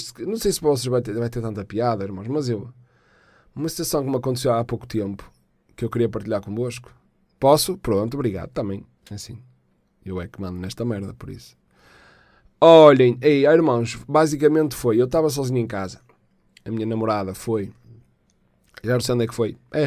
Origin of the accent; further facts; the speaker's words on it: Portugal; Não. Sou tuga mesmo.